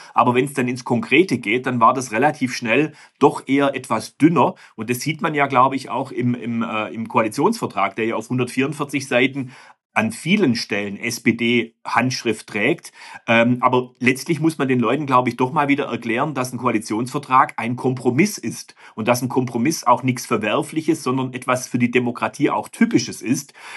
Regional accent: Baden-Württemberg, Germany; genau wie uns in Baden-Württemberg

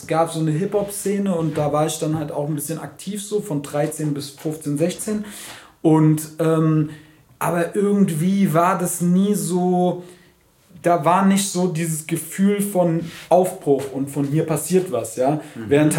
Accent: Frankfurt, Hesse, Germany; man tritt halt als Frankfurter auf

